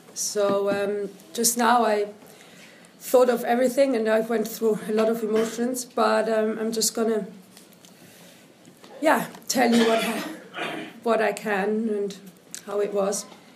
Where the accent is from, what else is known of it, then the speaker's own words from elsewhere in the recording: Switzerland; English is a second language; As you can hear, I'm not from England. I'm from Switzerland. My mother is Algerian. I grew up there.